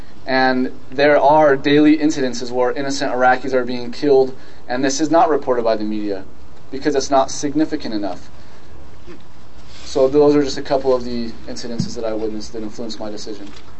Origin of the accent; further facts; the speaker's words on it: United States; as a soldier, as an American, and as a human being